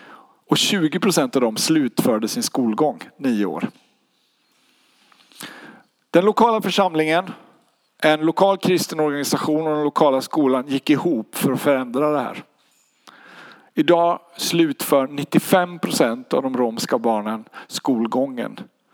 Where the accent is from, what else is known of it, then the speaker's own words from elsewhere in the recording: Småland, Sweden; also born or lived in Örebro; Jag kommer från Örebro. Jag bor där just nu. Men är ursprungligen från Småland och har varit lite överallt i världen.